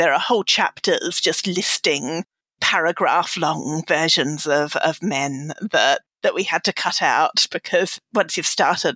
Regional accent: Australia; I'm Australian

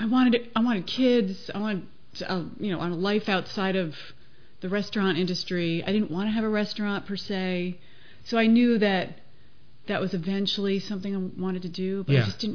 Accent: High Falls, New York, United States; I'm from a small town upstate, High Falls, New York, Ulster County.

